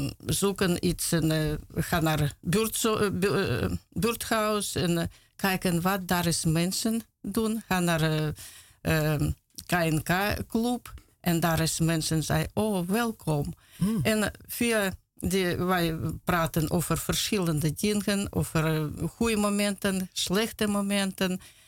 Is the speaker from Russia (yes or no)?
yes; Russia; Dutch is a second language; moved away as an adult; now in Netherlands; En ik kwam uit Rusland en met mijn man en twee kinderen en bijna 30 jaar geleden.